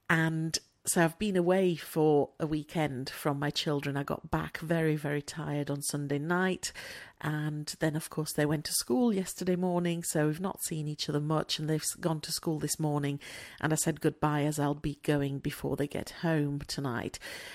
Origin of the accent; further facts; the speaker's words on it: Luxembourg; Now, I grew up in Luxembourg with friends from all over Europe originally